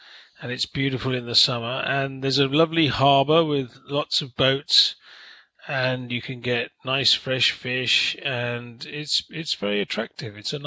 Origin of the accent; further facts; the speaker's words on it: Liverpool, North West England, United Kingdom; also born or lived in Surrey, United Kingdom; I'm from England, and I was born near London.